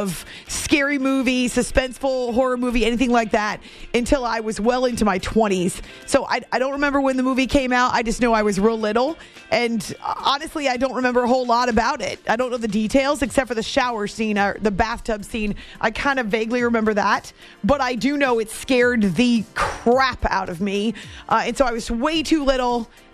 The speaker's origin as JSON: {"language": "English", "region": "New England", "country": "United States", "tie": "born or raised there", "said": "how did that happen when you were growing up in New England? Which I did."}